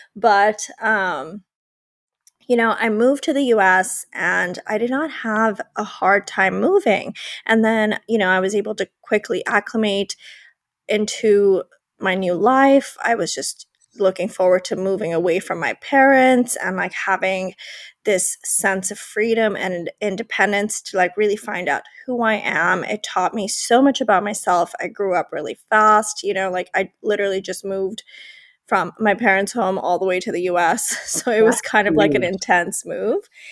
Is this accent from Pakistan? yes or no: yes; Pakistan; moved away as an adult; now in United States; I grew up in Pakistan, for those of you who don't know. I was there till I was 19. And then after high school, I moved to the US for undergraduate.